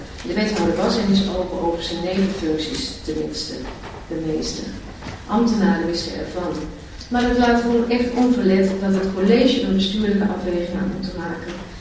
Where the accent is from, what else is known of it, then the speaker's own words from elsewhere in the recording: Overijssel, Netherlands; In Twente, waar ik vandaan kom, wellicht hoort u dat nog wel eens, deels soms